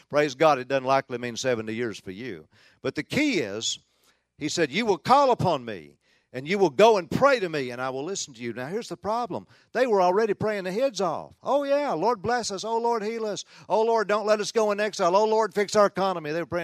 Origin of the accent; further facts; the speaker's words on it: Tennessee, United States; There was a lady in our family, Aunt Ruth was her name, where I grew up in Tennessee.